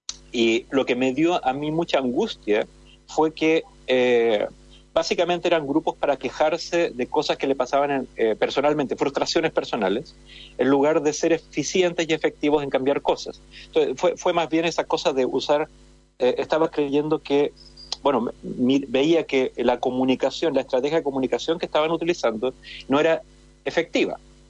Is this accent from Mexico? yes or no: no; Chile; moved away as an adult; now in Barcelona, Spain; me vine a Barcelona, por eso yo soy chileno, ya se me nota. Vivo en Barcelona porque me vine a estudiar aquí.